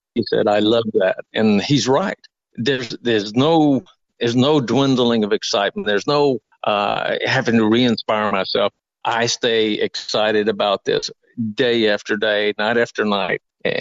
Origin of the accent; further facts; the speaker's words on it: Oklahoma, United States; there was a lady here in Oklahoma that was number two at the Comanche Nation College here in my hometown.